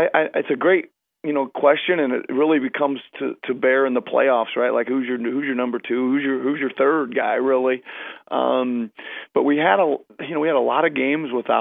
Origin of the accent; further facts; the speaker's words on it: Iowa, United States; I had two jobs, one in my home state in Iowa, and one on the Mexican border down there at the Rio Grande Valley, and I loved them both.